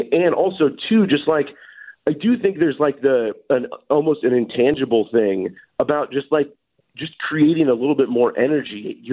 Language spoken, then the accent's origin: English; Oregon, United States; I mean, how many we grew up in Oregon?